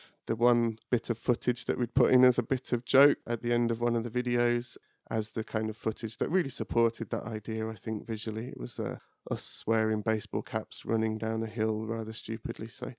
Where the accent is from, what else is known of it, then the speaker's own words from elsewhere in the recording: Birmingham, West Midlands, United Kingdom; I grew up in Birmingham, grew up in Chelmsley Wood, and then moved to King's Heath as a kid. Yeah, I kind of lived in other places, but seem to always gravitate back to Birmingham.